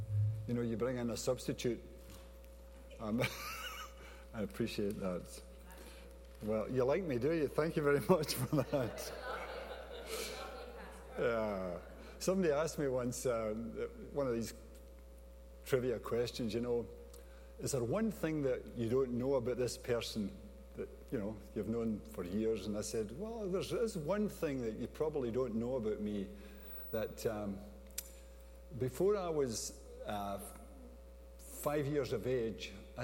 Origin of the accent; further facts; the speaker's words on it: Glasgow, Scotland, United Kingdom; I was raised in that culture in the home, but outside I was raised in the Glasgow culture. So I had a foot in both camps.